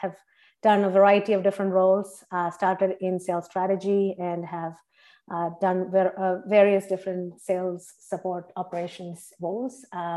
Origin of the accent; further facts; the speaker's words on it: India; English is a second language; moved away as an adult; now in United States; I grew up in India, and that's where I got my undergrad degree in computer engineering.